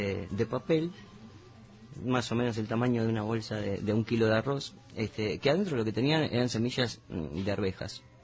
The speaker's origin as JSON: {"language": "Spanish", "region": "Montevideo", "country": "Uruguay", "lives_now": "Canelones, Uruguay", "said": "soy de Canelones, estoy en Canelones viviendo, soy de Montevideo, estoy en Canelones, en la zona de Sauce"}